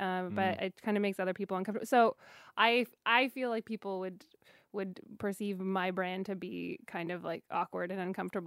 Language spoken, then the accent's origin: English; Canada; I'm from Canada, yeah.